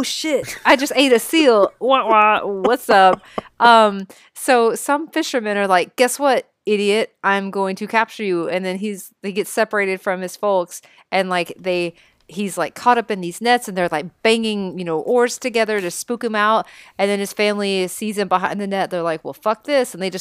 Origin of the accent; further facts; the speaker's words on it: Corsicana, Texas, United States; I wish we would have had anything cool like that in my hometown growing up. We had a 4-screen movie theater in Corsicana, Texas.